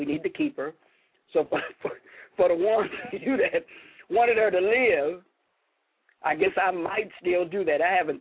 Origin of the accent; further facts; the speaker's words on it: Chicago, Illinois, United States; Yes, I did say Chicago because that's my hometown